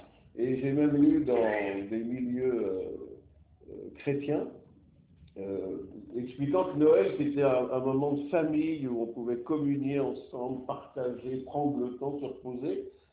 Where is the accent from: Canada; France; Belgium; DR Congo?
France; born there; je suis d'origine grecque de par mon père, je suis né en France d'une mère française. Ça fait 47 ans que le Seigneur m'a sauvé dans sa grâce.